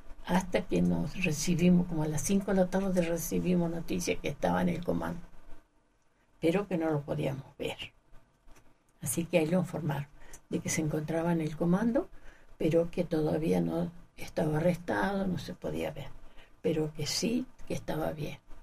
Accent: Alto Río Senguer, Chubut, Argentina; ¿sabe que yo soy de Alto Río Senger, el señor?

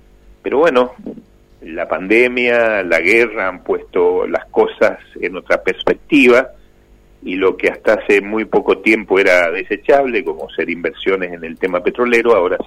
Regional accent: Mendoza, Argentina; a los 2 millones de habitantes que somos de Mendoza, ya no alcanza

